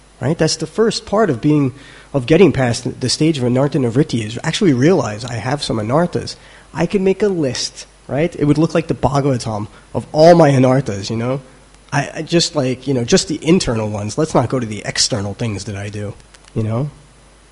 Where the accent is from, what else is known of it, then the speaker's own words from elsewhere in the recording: New York, United States; yeah, I'm from New York.